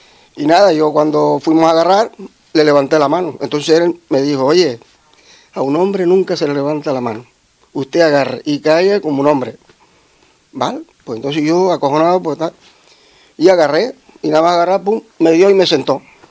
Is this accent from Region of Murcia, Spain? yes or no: no; La Orotava, Canary Islands, Spain; Sí, yo soy de La Rotava, de Tenerife, sí.